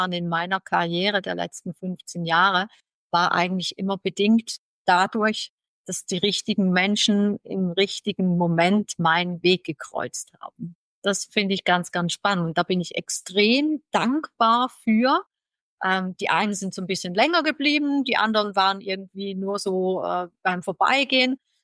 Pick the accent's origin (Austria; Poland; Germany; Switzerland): Switzerland; Ich bin Schweizerin